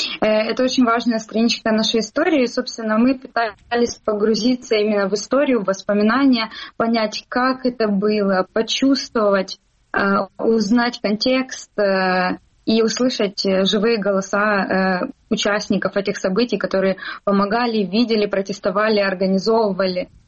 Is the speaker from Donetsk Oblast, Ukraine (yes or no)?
yes; Sloviansk, Donetsk Oblast, Ukraine; я из Славянска, Донецкой области, мне 28 лет